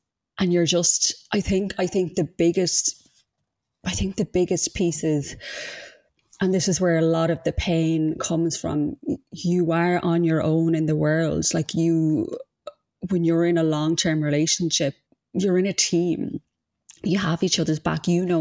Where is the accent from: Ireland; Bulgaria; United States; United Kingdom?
Ireland; Galway, Connacht; now in Dublin, Ireland; You know, I'm from Galway, and life can be lonely in Dublin when you don't have family around.